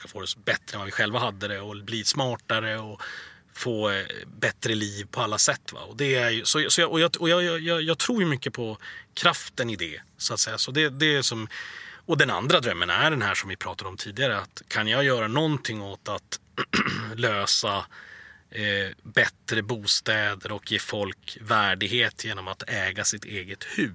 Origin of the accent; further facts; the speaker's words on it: Sweden; säger det var som waste att jag var svensk